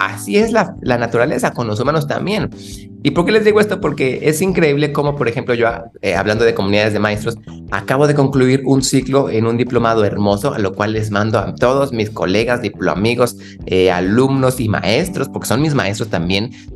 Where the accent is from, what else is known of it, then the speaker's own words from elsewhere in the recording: Mexico; ¿será que la cercanía con los gringos nos está haciendo como medios gringos a los mexicanos?